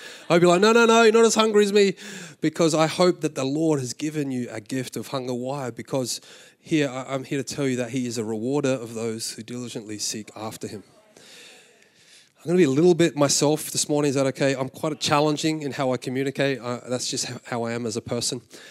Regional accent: Australia; now in United States; I am Australian. I live in America. I have lived in America for a very, very long time.

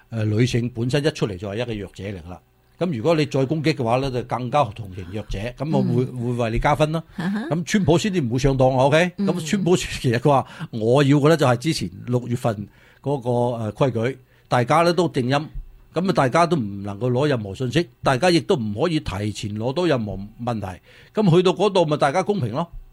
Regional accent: United States; 但系其实咧唔系我哋美国人最佳选择啊

